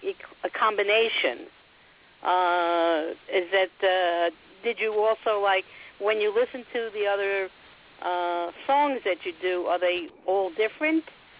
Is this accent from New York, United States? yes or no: yes; Bronx, New York, United States; I grew up in the Bronx too.